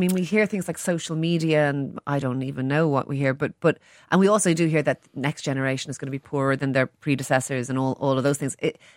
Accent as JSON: {"language": "English", "country": "Ireland", "said": "because I'm looking for sort of praise here in a way as an Irish person"}